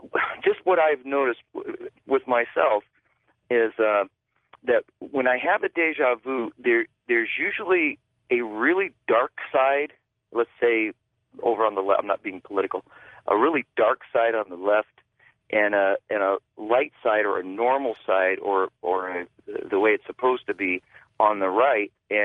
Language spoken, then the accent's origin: English; Columbus, Ohio, United States; now in Montana, United States; I live in Montana now, but I'm from Ohio, and I lived in Ohio in central Ohio, Franklin County, Columbus area.